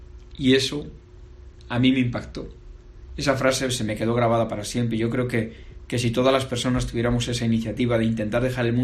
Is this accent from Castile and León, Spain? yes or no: yes; Tamames, Castile and León, Spain; also born or lived in Málaga; canté mi primera misa en mi pueblo, en Tamames